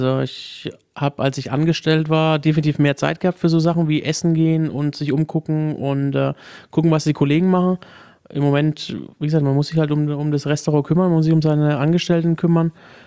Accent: Unterpleichfeld, Bavaria, Germany; Ja, ich bin 15 Kilometer von Würzburg aufgewachsen. In Unterbleichfeld, ist eigentlich bekannt für Sauerkraut.

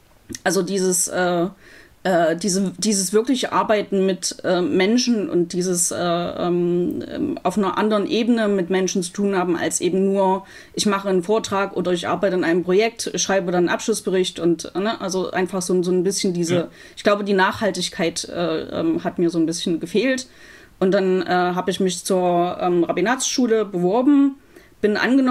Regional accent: Leipzig, Saxony, Germany; also born or lived in Los Angeles, United States; ich bin Rabbinerin. Ich habe mich nach meiner Ordination 2017 in Los Angeles entschlossen, wieder in meine Heimatstadt Leipzig zurückzugehen

